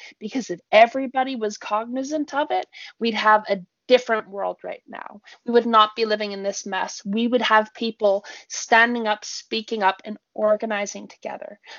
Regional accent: Canada; Yes, I'm the Canadian who knows more about American news than most Americans

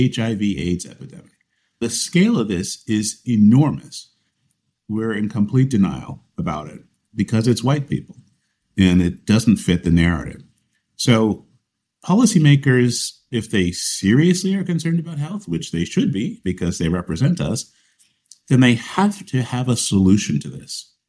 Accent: California, United States; I'm from California. That means I'm from the future.

